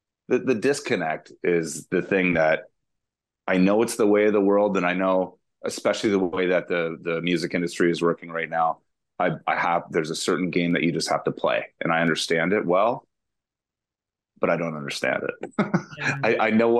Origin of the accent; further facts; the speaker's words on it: Oshawa, Ontario, Canada; A date in Peterborough, where we lived for a little while. I'm playing in a record shop in my hometown of Oshawa, Ontario